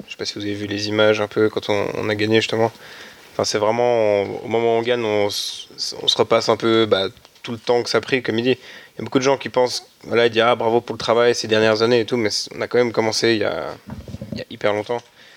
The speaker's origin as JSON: {"language": "French", "region": "Geneva", "country": "Switzerland", "said": "Et là on est trois romands dans l'équipe. Et on est trois de Genève."}